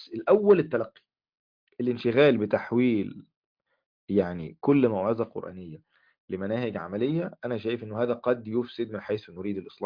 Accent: Egypt; من العادات المنتشرة عندنا في مصر

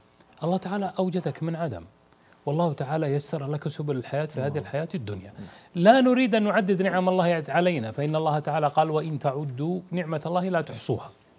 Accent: Saudi Arabia; فأنا من المملكة العربية السعودية

